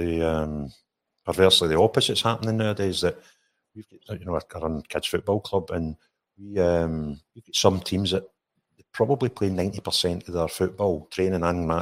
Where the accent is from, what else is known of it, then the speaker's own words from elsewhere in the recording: Linwood, Scotland, United Kingdom; I was brought up and I was born in Linwood, and our local school is Fulton.